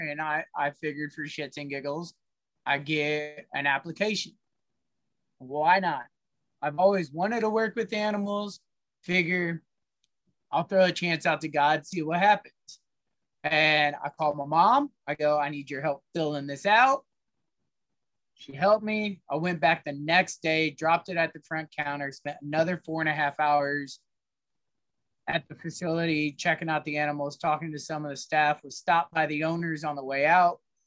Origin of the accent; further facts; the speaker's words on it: Columbia, Missouri, United States; So I grew up and I was raised in Columbia, Missouri.